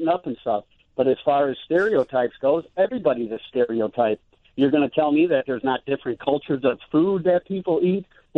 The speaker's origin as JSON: {"language": "English", "country": "Russia", "said": "I am Asian. I'm from Russia."}